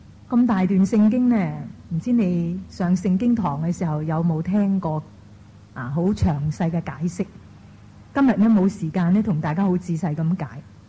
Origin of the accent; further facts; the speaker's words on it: China; 我回家信我中国人拜那些菩萨，我妈成罗神主牌咁等住我拜